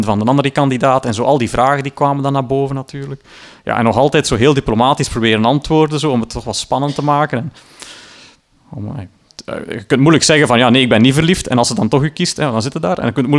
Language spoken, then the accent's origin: Dutch; Sint-Niklaas, Flanders, Belgium; born there; En de laatste date was in mijn geboortestad dan, Sint-Niklaas.